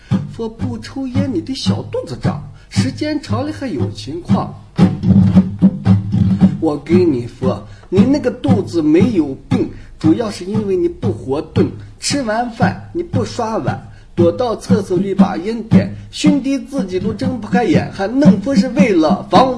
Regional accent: Gansu, China; 因为我老家是甘肃人

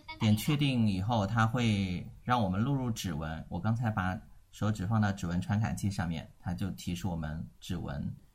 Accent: Nanchang, Jiangxi, China; 我老家是南昌的啊

